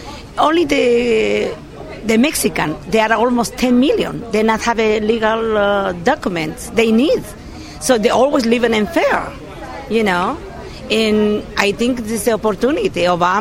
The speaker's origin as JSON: {"language": "English", "country": "Argentina", "said": "I come from Argentina."}